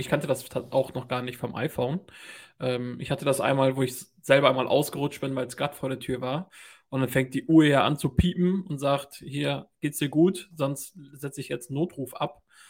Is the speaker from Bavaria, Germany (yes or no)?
no; Bremen, Germany; ich komme aus Bremen, wie gesagt, schon hier immer geboren und aufgewachsen